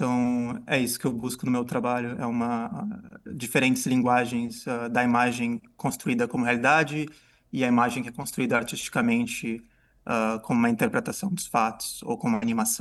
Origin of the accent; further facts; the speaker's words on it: Brazil; born there; eu nasci no Brasil e agora meu trabalho, eu trabalho entre a Holanda e a Bélgica